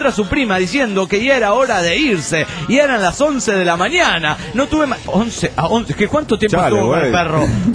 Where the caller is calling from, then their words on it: Cochabamba, Bolivia; de Cochabamba, Bolivia.